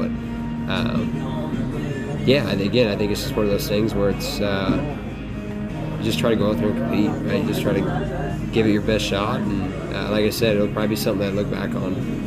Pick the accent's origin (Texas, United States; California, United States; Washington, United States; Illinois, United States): Illinois, United States; Chicago; Yeah, I grew up on the South Side.